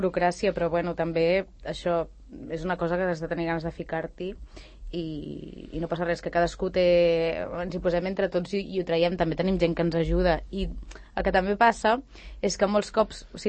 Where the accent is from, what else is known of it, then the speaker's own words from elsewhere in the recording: Sant Cugat del Vallès, Catalonia, Spain; Sí que a vegades dic que sóc de Sant Cugat amb la boca petita